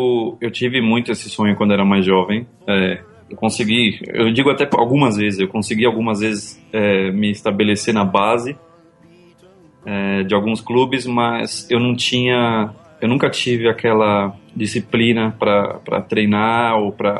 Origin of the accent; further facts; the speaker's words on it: Brazil; now in Hong Kong; A história mais comprida antes, o motivo que eu saí do Brasil e outras coisinhas